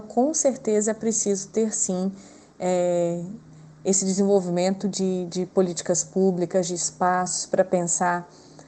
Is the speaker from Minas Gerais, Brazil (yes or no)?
yes; Patos de Minas, Minas Gerais, Brazil; Eu sou de Patos de Minas e estudava no meu primário, numa escola que se chamava Escola Polivalente, professora Elza Carneiro Franco